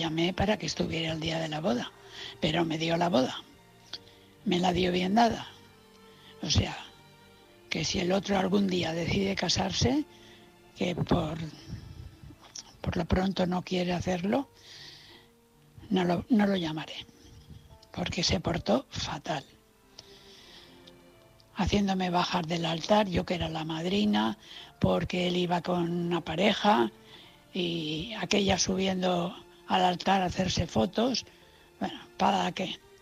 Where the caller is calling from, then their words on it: Valencia, Valencian Community, Spain; de Valencia.